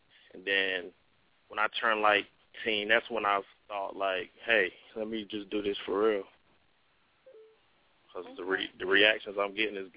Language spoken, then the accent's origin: English; Jacksonville, Florida, United States; also born or lived in Southern Pines, North Carolina / Raleigh, North Carolina; I'm originally from Southern Pines, North Carolina. I grew up in Jacksonville. Then I moved to Raleigh.